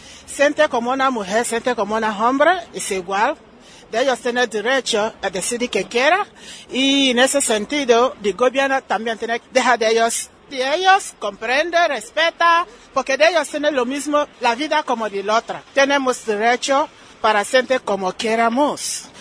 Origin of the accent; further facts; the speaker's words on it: Nigeria; Spanish is a second language; Yo nigeriana, como en mi país, cosas así no realmente salen